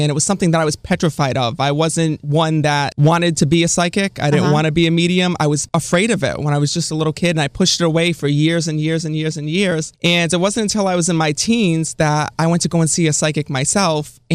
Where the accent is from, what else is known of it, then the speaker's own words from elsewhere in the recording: Cranston, Rhode Island, United States; now in Boston, United States; I'm originally from Cranston, Rhode Island, but right now I'm in Boston, Massachusetts.